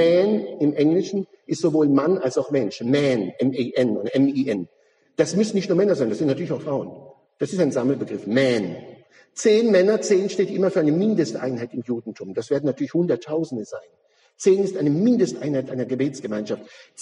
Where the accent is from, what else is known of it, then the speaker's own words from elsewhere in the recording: Israel; German is a second language; in meine Heimat